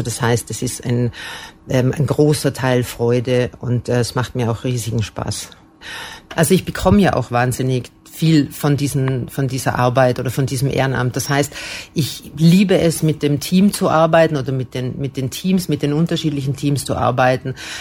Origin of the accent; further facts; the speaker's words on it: Austria; now in Germany; Ich ja auch, ich bin Österreicherin, aber mich versteht man einfach trotzdem hier.